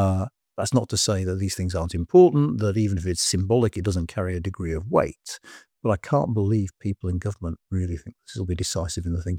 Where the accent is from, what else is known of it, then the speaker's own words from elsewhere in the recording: United Kingdom; We don't know. We're British.